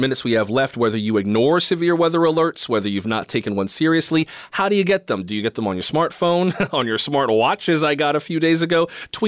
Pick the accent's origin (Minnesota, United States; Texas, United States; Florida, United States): Florida, United States; I'm from South Florida, so I've had to deal with hurricane watches and warnings